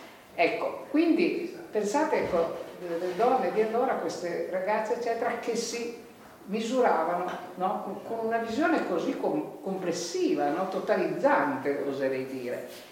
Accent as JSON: {"language": "Italian", "town": "Torre Pellice", "region": "Piedmont", "country": "Italy", "tie": "born there", "said": "sono proprio nata a Torre Pellice, quindi mi fa particolarmente piacere pensare che in quelle valli"}